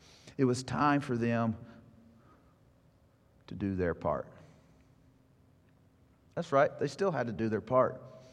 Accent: Mississippi, United States; Growing up in Mississippi, I've always considered the Mississippi River.

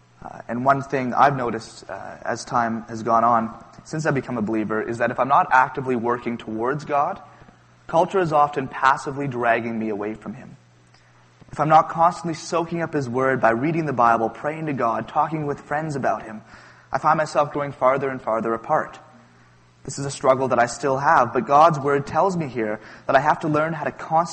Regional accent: Vancouver, British Columbia, Canada; I'm from Vancouver.

